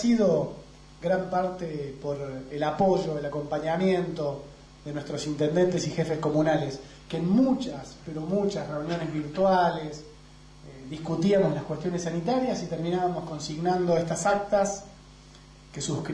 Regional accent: Córdoba, Argentina; Y esto realmente nos ha ayudado para tener una mano unida, un puño cerrado como sociedad cordobesa

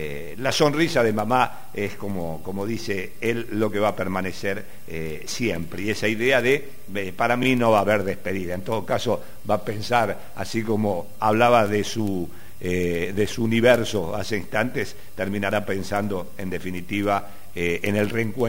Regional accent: Tucumán, Argentina; Imagínate que yo soy tucumano, si los habré cargado.

